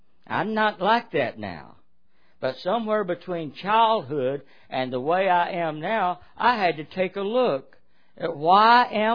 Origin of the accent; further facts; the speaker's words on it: the South, United States; I was raised in the South, and there was hatred being manifested.